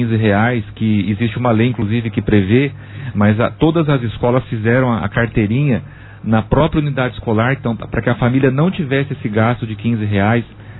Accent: Monte Alto, São Paulo, Brazil; Eu cresci aqui em Monte Alto, né? Nasci e cresci aqui, João.

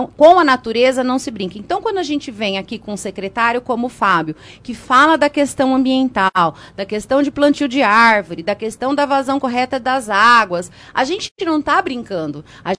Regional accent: São Carlos, São Paulo, Brazil; born there; São Carlos, minha cidade natal ali

